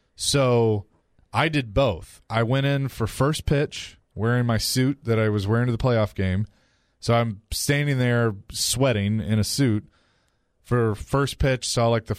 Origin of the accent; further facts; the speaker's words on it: Nashville, Tennessee, United States; So I grew up in Greer Stadium. So, yeah, it was definitely weird walking out of there. I saw my first baseball game there.